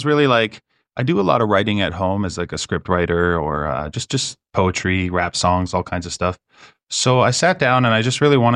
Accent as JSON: {"language": "English", "town": "Edmonton", "region": "Alberta", "country": "Canada", "tie": "born or raised there", "lives_now": "Kingston, Canada", "said": "I was born here in Kingston. I grew up in Edmonton, but ever since I moved back to Kingston, it was like a full circle effect."}